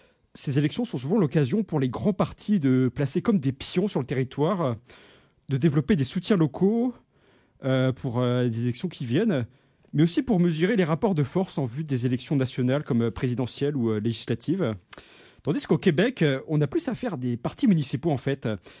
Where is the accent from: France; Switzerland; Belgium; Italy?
France; now in Canada; C'est en tant que Français, un avis personnel, c'est une comparaison que je me suis souvent faite depuis que je suis ici.